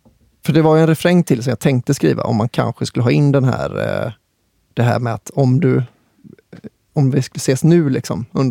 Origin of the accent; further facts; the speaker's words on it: Kungälv, Västra Götaland County, Sweden; hon är från Kungsbacka, jag är från Kungälv.